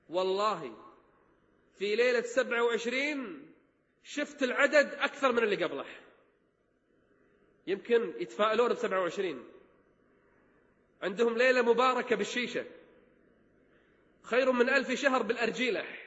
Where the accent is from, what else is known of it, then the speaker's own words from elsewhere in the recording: Kuwait; عندنا في الكويت